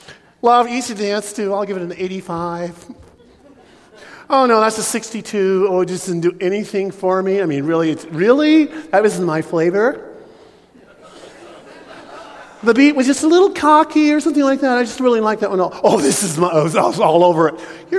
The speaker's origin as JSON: {"language": "English", "country": "United States", "tie": "born or raised there", "said": "when I grew up over in Southeast Clinton, there was an old guy on the street there, and I think it was about 19th and Clinton"}